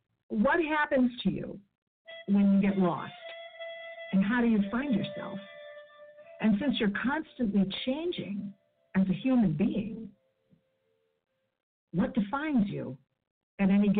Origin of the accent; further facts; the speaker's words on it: Chicago, Illinois, United States; Growing up in Chicago, the neighborhood that I lived in was a lower middle class neighborhood. I slept in the dining room till I was 14 years old.